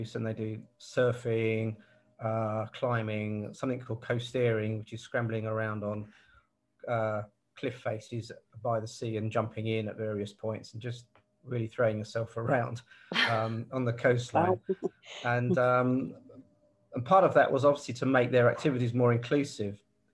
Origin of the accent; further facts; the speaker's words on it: South East England, United Kingdom; Buckinghamshire.